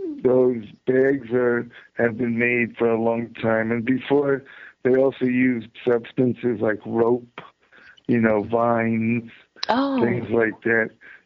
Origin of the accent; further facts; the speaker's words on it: New York, United States; also born or lived in New Jersey; I could survive growing up in New York and New Jersey.